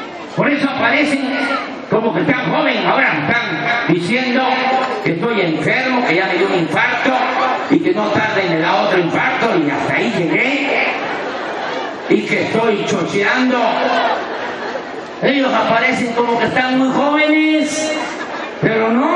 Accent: Tepetitán, Tabasco, Mexico; yo vengo de un pueblo más pequeño que Altamirán. Mi pueblo se llama Tepetitán, pertenece al municipio de Macuspana, ni siquiera es cabecera municipal allá en mi pueblo.

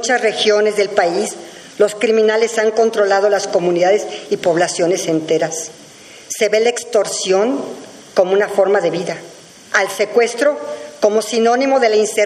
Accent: Mexico; La violencia desenfrenada, la inseguridad y la corrupción son los temas que más nos preocupan como mexicanos.

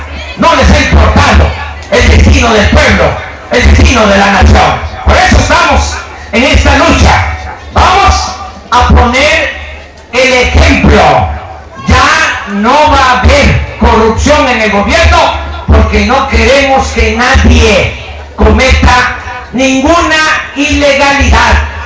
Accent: Veracruz, Mexico; La Constitución de Veracruz establece en el artículo 11 que los hijos de veracruzanos son veracruzanos. Yo soy veracruzano. Pero para decirlo mejor, soy Choco Jarocho.

